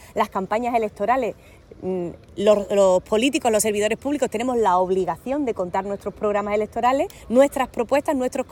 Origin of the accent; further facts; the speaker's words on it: Andalusia, Spain; los protagonistas, las protagonistas somos los andaluces y las andaluzas.